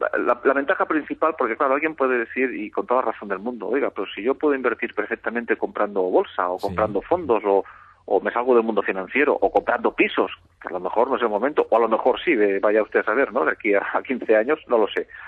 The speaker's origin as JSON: {"language": "Spanish", "country": "Spain", "said": "Como somos muy españoles"}